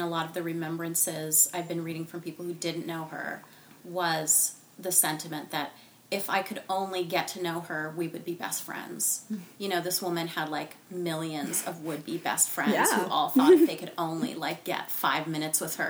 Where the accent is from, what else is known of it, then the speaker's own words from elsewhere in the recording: New York City, New York, United States; If you're, like, a Jewish girl growing up in New York City, Nora Ephron is kind of the next step from, like, Judy Blume and Norma Klein